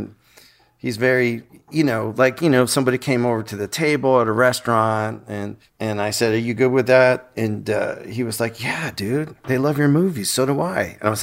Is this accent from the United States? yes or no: no; Canada; But yeah, I'm very Canadian. I wrote a book about Canada, and I said in it, people accuse me of enjoying being Canadian, and I would say I do. I do enjoy being Canadian. It's an odd country to be from.